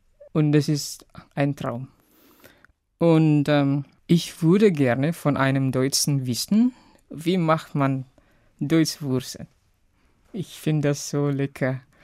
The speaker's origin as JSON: {"language": "German", "region": "East Nusa Tenggara", "country": "Indonesia", "second_language": "German", "said": "aus Indonesien. Ich komme ursprünglich aus Flores. Das ist eine Insel."}